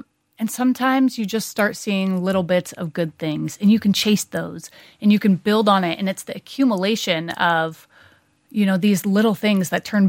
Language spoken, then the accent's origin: English; United States; accent: American; Can you hear my American accent?